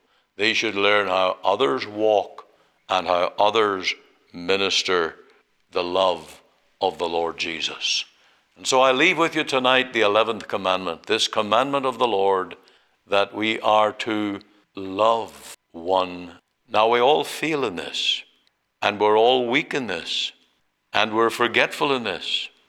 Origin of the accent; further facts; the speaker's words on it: Omaha, Nebraska, United States; when I went to the Free Presbyterian Church in Omaha, in my hometown, that I was cared for